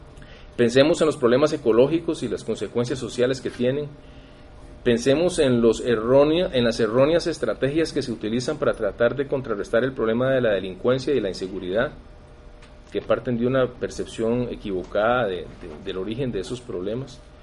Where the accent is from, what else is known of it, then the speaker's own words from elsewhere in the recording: Costa Rica; nos congratulemos todos como universitarios, como costarricenses